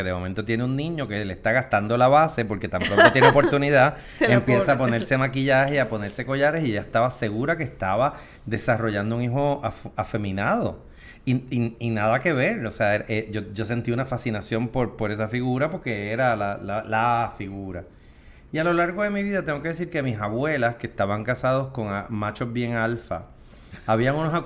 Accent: Santurce, Puerto Rico; Y yo pues me crié en Santurce, obviamente entiendo la calle.

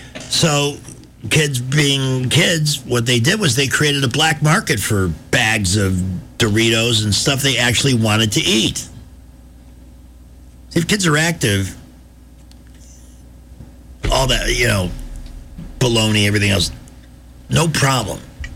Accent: Midwest, United States; I'm from the Midwest. We didn't even know they existed.

